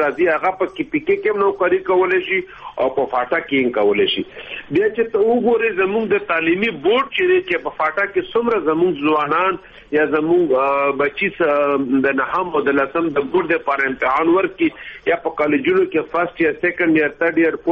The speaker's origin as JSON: {"language": "Pashto", "region": "Khyber Pakhtunkhwa", "country": "Pakistan", "said": "زه د خیبر یم"}